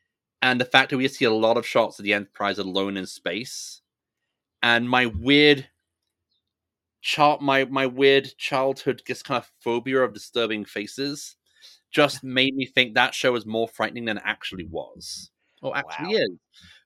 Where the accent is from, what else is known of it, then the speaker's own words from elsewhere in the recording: United Kingdom; moved away; As a Brit who immigrated out 13 years into the 14-year uncontested reign of unmatched Tory power